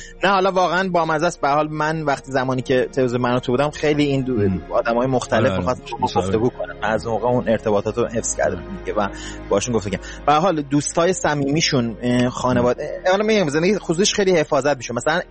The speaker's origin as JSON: {"language": "Persian", "country": "Iran", "said": "بگم منم به عنوان یک ایرانی از هر کسی که با در ارتش کشور با علیه عراق جنگیده واقعا"}